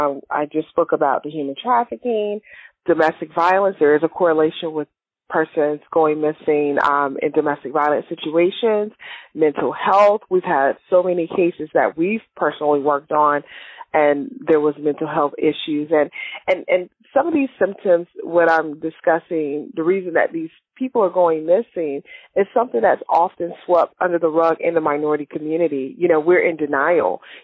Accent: Spartanburg, South Carolina, United States; my hometown of Spartanburg, South Carolina.

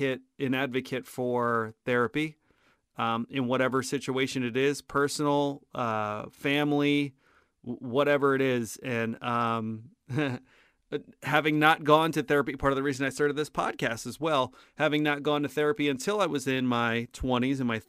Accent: New Jersey, United States; I was a little guy growing up in Jersey

